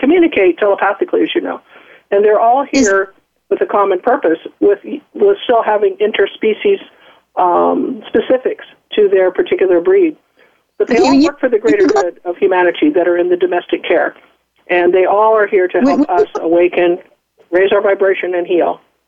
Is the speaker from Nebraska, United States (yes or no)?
yes; Nebraska, United States; I was raised in Nebraska